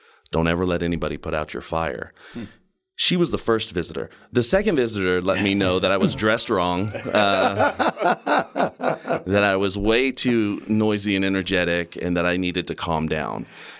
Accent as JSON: {"language": "English", "region": "California", "country": "United States", "tie": "born or raised there", "said": "I was raised, we call it the concrete jungle, where I'm from the Inland Empire"}